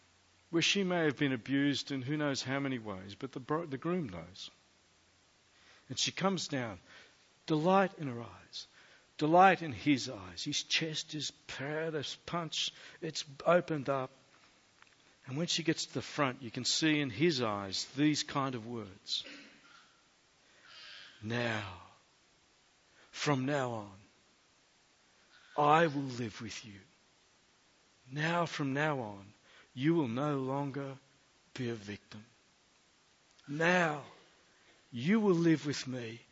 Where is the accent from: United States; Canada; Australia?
Australia; After all, I'm an Australian, right?